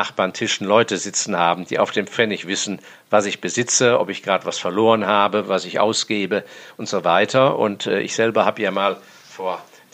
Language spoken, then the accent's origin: German; Hong Kong; dass ich in meiner Jugend in Hongkong aufgewachsen bin, weil mein Vater da auf Posten war.